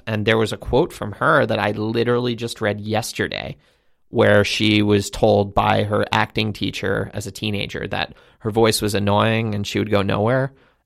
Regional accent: New York, United States; because I'm from Long Island.

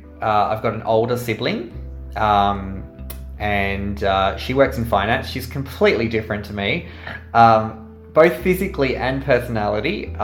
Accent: Sydney, New South Wales, Australia; I was born and raised in Sydney. So very privileged in that sense. Grew up in the southeastern suburbs. My sort of like the Maroubra, Kingsford sort of area.

